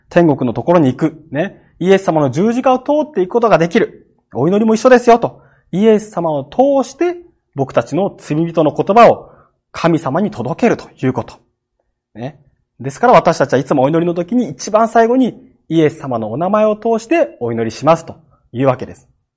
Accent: Kagoshima, Japan; born there; 鹿児島県で生まれたのはいいんです。

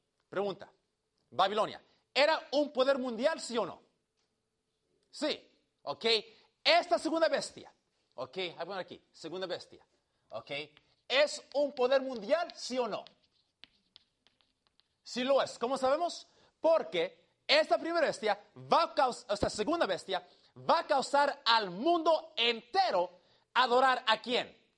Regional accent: Cuba; Soy cubano

